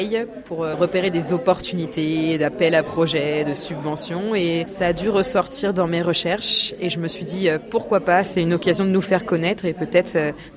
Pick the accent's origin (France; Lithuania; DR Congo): France; also born or lived in Colombia / Ghana; Ma mère est colombienne, mon père est franco-béninois. J'ai grandi en France, mais j'ai également vécu un peu en Colombie et au Ghana